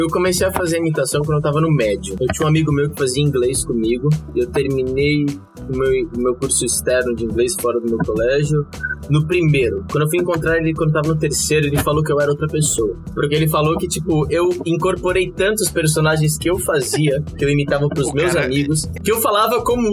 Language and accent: Portuguese; São Paulo, Brazil; also born or lived in Southern Brazil; Tipo, não dá pra dizer que eu não sou paulistano. Eu não sou perto de ser sulista. Eu só nasci lá, tá ligado?